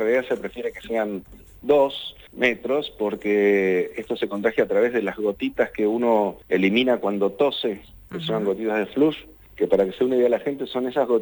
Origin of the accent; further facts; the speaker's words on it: Argentina; Los argentinos, como buenos latinos, usamos mucho las manos para expresarnos